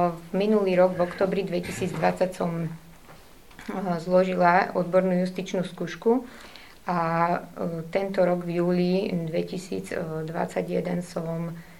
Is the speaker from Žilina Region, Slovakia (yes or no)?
yes; Čierne, Žilina Region, Slovakia; now in Rovinka, Slovakia; Pochádzam z obce Čierne, ktorá sa nachádza v okrese Čaca. A v súčasnosti bývam v Rovinke pri Bratislave.